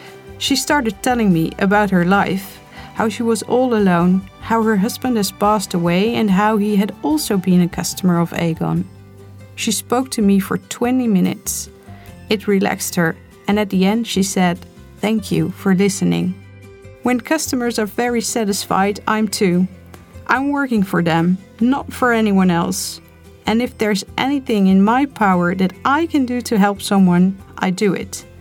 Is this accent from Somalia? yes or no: no; Netherlands; also born or lived in The Hague; I'm of Turkish origin, but I was born and raised in Holland. We have a large family of 7 girls and 1 boy. Being from a large Turkish family definitely influenced the way I work. Before moving to The Hague, I lived in a small village.